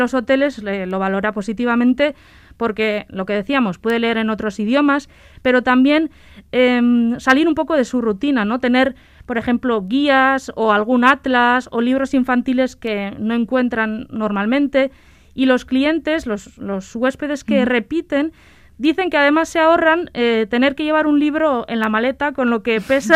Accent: Baztán, Navarre, Spain; Yo soy de Baztán y me acuerdo que de pequeña, cuando abrían la piscina de Elizondo en verano

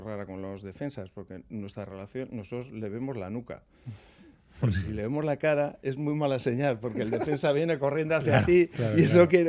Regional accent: Aretxabaleta, Basque Country, Spain; cuando nosotros jugábamos, soy de Aretxabaleta, y nosotros vivimos en la plaza y las escuelas están al lado de casa

